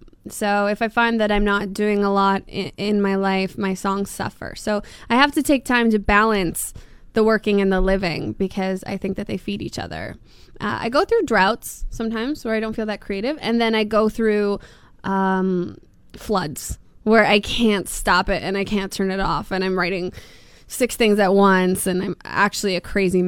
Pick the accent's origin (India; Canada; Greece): Canada; Winnipeg, Manitoba; moved away as an adult; also born or lived in Nashville, United States; now in Los Angeles, United States; I'm a Winnipegger. I grew up in Winnipeg. As an adult, I actually relocated to Nashville, living in LA primarily right now.